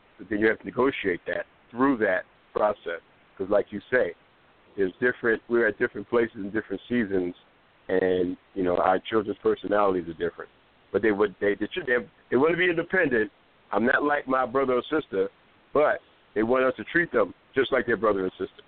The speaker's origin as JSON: {"language": "English", "region": "New York", "country": "United States", "tie": "born or raised there", "said": "see, I'm old school. I was raised in New York."}